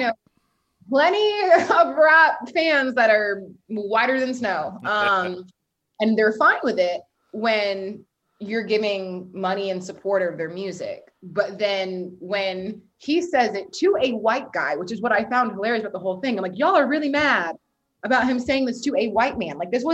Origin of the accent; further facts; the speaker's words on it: Texas, United States; born there; I was born in Texas. I've lived all over the South. I've also lived all over the North as well.